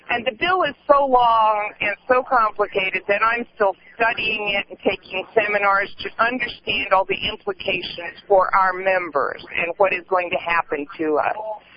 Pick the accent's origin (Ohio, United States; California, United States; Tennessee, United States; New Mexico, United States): California, United States; all of my life growing up in California, I knew about my government.